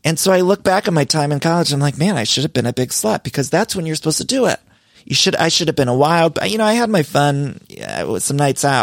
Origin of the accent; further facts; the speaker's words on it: Canton, Ohio, United States; Seth is near where I grew up in Canton, Ohio.